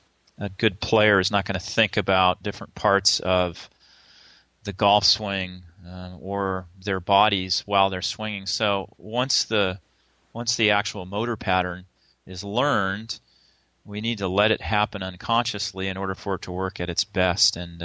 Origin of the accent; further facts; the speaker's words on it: Eugene, Oregon, United States; And growing up in Eugene, Oregon, the hotbed of track and field in the United States